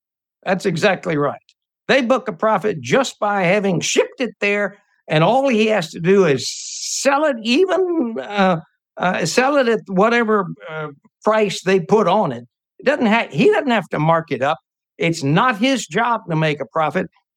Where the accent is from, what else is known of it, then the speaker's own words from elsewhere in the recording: United States; But being an American, I pressed on